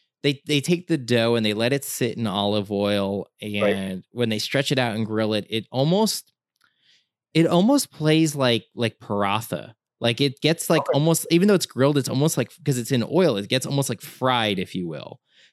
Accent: Fishkill, New York, United States; I'm a Hudson Valley native, so it's not a diss against the Hudson Valley. I just think it's funny I grew up in Dutchess County, so okay. I grew up in Fishkill

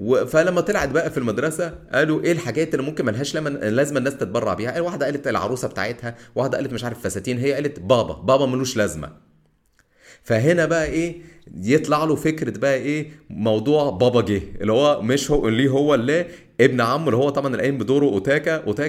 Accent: Egypt; يعني انا راجل من مصر

